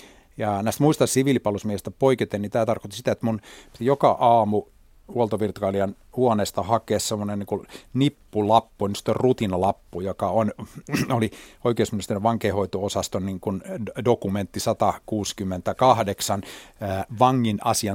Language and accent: Finnish; Helsinki, Uusimaa, Finland; mä olen syntynyt Helsingissä. Mun lapsuuden koti on Meilahdessa. Ei kovinkaan kaukana Tamminiemessä siellä yhdessä semmoisessa puuhuvilassa.